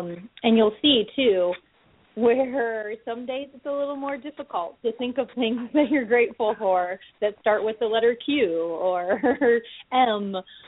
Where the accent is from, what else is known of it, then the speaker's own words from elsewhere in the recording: Texas, United States; I'm from Texas, and I called in last week